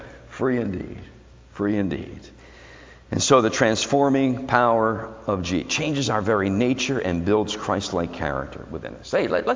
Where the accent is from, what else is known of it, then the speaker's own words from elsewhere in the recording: Philadelphia, Pennsylvania, United States; Hey, I'm from Philadelphia, the city that's got your back.